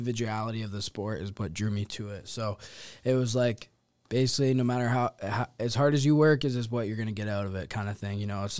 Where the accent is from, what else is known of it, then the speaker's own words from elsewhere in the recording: Canada; you know, being Canadian, fan of GSP